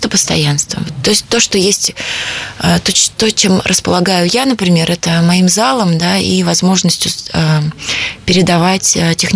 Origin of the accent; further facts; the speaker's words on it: Russia; я из России, хотя раньше я, например, не считала себя русским человеком, получаю за границей образование и живя там, сейчас я очень хорошо себя чувствую русским человеком